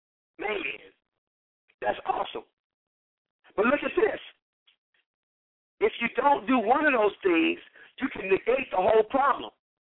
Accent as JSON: {"language": "English", "town": "Compton", "region": "California", "country": "United States", "said": "And, you know, I'm from Compton. We didn't smoke nothing but Cools."}